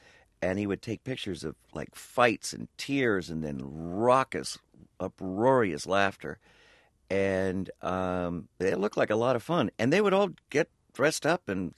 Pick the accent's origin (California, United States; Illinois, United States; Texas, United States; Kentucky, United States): California, United States; Los Angeles; also born or lived in New York; I grew up in Los Angeles and in New York, and ended up in the entertainment business.